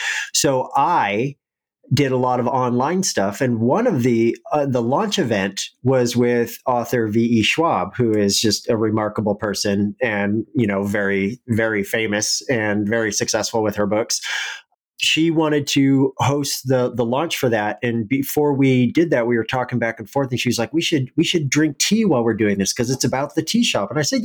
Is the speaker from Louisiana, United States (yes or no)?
no; Oregon, United States; So I grew up in Oregon. I was born in the 80s, came of age in the 90s, and I lived in rural Oregon and in a very poor area of Oregon.